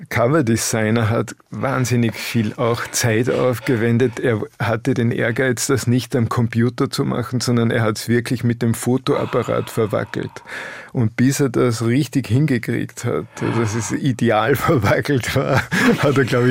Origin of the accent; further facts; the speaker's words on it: Austria; moved away as an adult; now in Vienna, Austria; Ich bin ja kein Wiener. Ich bin erst mit 30 Jahren nach Wien gezogen. Eigentlich stamme ich aus den Bergen.